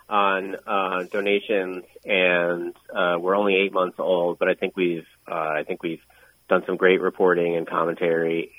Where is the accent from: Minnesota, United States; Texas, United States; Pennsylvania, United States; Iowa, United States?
Minnesota, United States; But as a Minnesotan, it certainly concerns me that we'll have a serious gridlock.